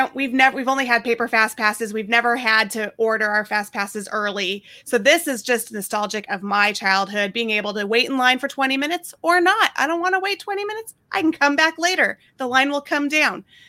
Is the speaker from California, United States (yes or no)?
yes; California, United States; So I am from California, where everyone blocks everything.